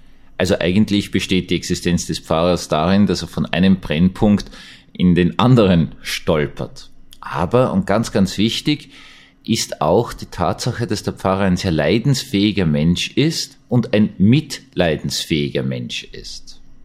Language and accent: German; Austria; Und als Österreicher habe ich mir gedacht, naja, Deutschland ist uns immer so 10 bis 20 Jahre voraus, werden wir dort auch landen.